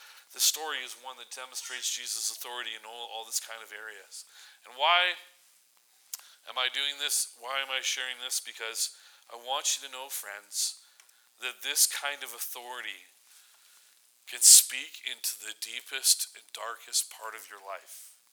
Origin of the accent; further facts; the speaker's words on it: Surrey, British Columbia, Canada; when I tell people where I'm from, I usually tell them I'm from Vancouver. But the reality is I'm not from Vancouver, I'm from Surrey.